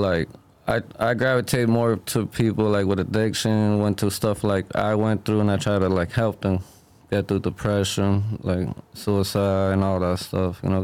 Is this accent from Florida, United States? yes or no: yes; Miami, Florida, United States; He's from the same area I'm from in Miami. We're from Kendall.